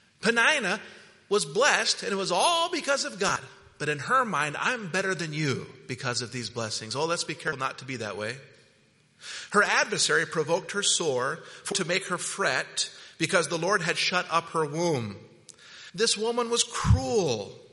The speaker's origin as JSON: {"language": "English", "region": "Utah", "country": "United States", "tie": "born or raised there", "said": "And I wouldn't recommend that. And I grew up in Utah, so I know."}